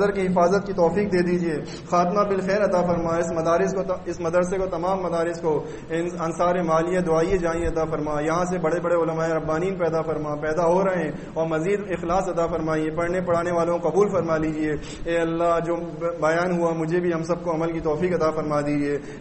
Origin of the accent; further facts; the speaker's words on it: Hyderabad, Sindh, Pakistan; now in Karachi, Pakistan; میرا شہر بھی حیدرآباد کا تھا، اب تو خیر میں کراچی چلا گیا ہوں. جب میں حیدرآباد سے